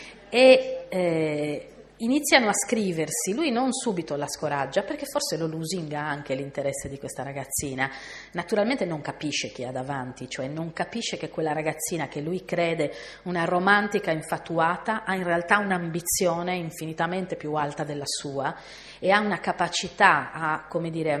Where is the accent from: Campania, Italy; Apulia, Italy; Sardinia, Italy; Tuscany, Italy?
Sardinia, Italy; Cabras; Io vengo da Cabras